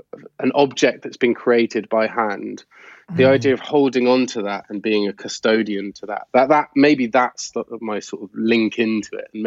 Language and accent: English; South West England, United Kingdom; so I grew up in Gloucestershire